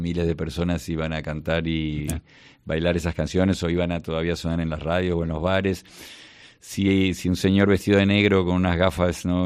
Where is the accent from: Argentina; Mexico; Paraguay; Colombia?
Argentina; now in Spain; arranco desde mis abuelos, y toda mi infancia en Argentina, y después cuando vine para España